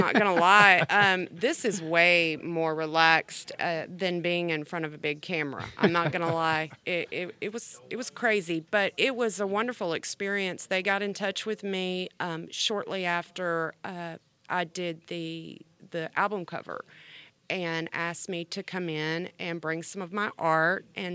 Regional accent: Florida, United States; now in Birmingham, United States; I used to kind of say, oh, well, I'm from Florida. That's my home state. That's my hometown.

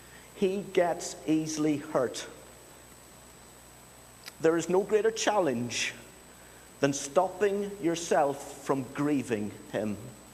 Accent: Northern Ireland, United Kingdom; My brother's over from Northern Ireland. I'm losing my accent.

